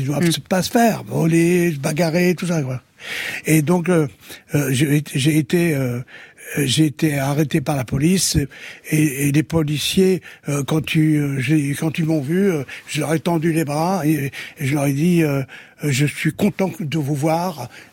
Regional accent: Algiers, Algiers Province, Algeria; Et quand je suis parti d'Alger, je suis parti avec le parc. Je l'ai amené avec moi, dans ma tête, dans mes poches, partout.

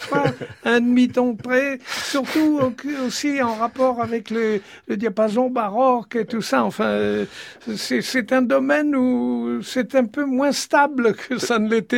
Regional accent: Marseille, Provence-Alpes-Côte d'Azur, France; born there; Je suis né à Marseille.

